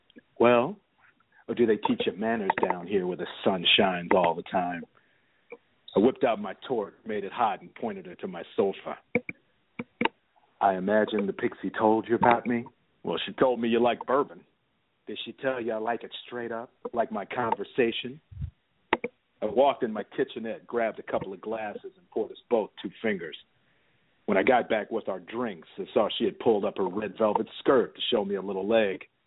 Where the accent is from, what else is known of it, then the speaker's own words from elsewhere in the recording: Chicago, Illinois, United States; I'm recognized as being a Chicagoan, you know, and writing, you know, quintessential Chicago stories more so than anything else.